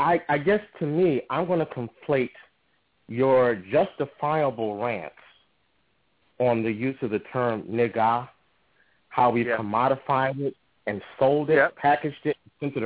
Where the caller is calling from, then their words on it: New Jersey, United States; I'm calling from New Jersey. I'm up from New Jersey tonight.